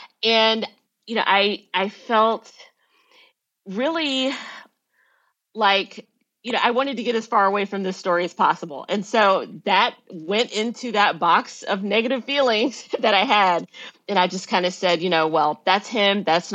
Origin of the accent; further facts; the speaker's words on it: Memphis, Tennessee, United States; growing up in Memphis, had developed this early consciousness of the need for Black liberation